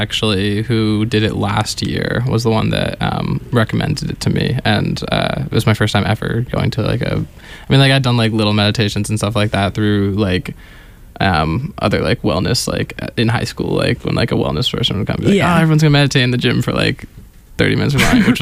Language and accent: English; California, United States; I am from Southern California, missing the sunshine today as it snows on a spring day.